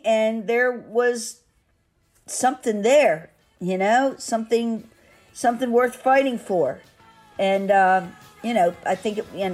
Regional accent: Baltimore, Maryland, United States; I came from Baltimore.

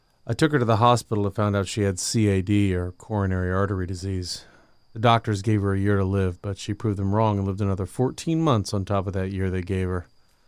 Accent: Livermore, California, United States; I'm from Livermore, which is located outside of San Francisco. I've lived there my whole life. Love the West Coast.

